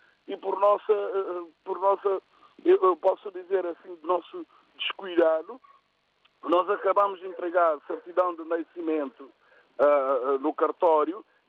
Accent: São Tomé & Príncipe; moved away as an adult; now in Portugal; Eu sou natural de São Tomé e nasci-me um filho em São Tomé.

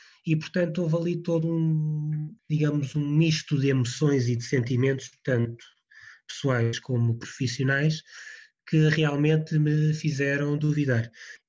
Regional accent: Lisbon, Portugal; E em concreto, eu venho de Lisboa e comparando com a cidade de Madrid, são cidades que estão muito acostumadas a receber imigração.

